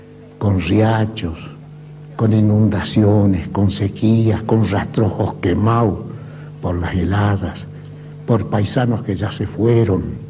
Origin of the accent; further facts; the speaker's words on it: Pergamino, Buenos Aires Province, Argentina; Saben que soy del lado del Pergamino. Caminé toda mi tierra, toda la vida